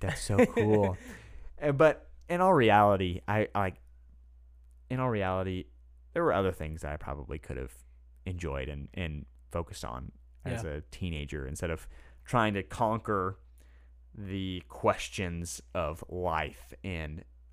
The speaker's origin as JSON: {"language": "English", "town": "Bartlesville", "region": "Oklahoma", "country": "United States", "tie": "born or raised there", "said": "But then growing up in Bartlesville, I don't remember a whole lot because I really didn't do much."}